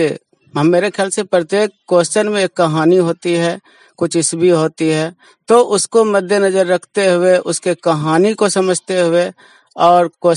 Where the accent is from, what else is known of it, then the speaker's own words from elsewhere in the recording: Kalyanpur, Bihar, India; मैं ग्राम पोस्ट कल्याणपुर का रहने वाला हूं